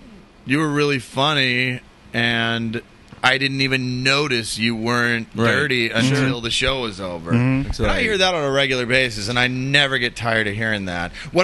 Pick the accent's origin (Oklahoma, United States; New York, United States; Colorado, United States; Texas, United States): Oklahoma, United States; Tulsa; But I'm from Tulsa.